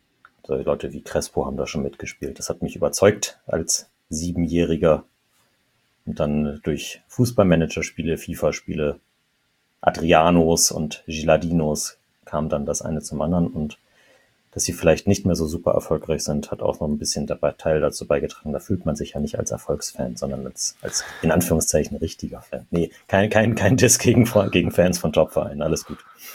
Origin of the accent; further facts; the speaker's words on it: Trentino-Alto Adige, Italy; In Ostsüdtirol, da wo ich herkomme, interessiert der FCS quasi niemanden.